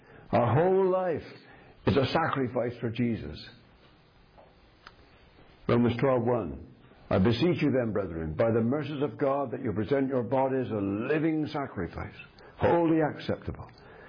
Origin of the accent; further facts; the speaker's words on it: Bristol, South West England, United Kingdom; I come from Bristol